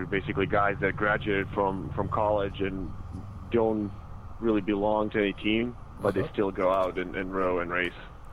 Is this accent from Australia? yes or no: no; Serbia; moved away as an adult; now in United States; Yes, I was born and raised in Serbia, and I came to Berkeley when I was 18 for college.